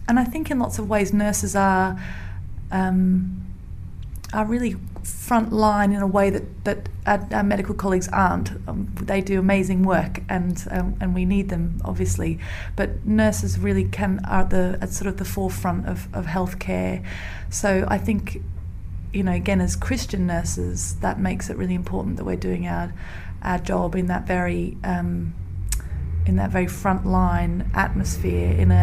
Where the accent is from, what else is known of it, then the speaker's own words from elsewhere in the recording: Australia; moved away as an adult; now in London, United Kingdom; I'm from Australia originally, and I nursed out there for a year. I did my training out there and then moved to London about 8 years ago now.